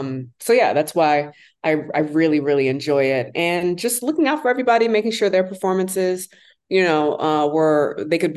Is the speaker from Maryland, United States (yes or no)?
yes; Maryland, United States; I'm a Maryland girl. I'm from Maryland.